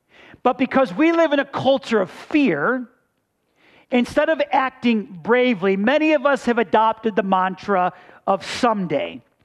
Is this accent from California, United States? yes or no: no; Buffalo, New York, United States; also born or lived in Colorado; Now listen, I grew up in Buffalo, New York. I know about snow. I had it good in Colorado.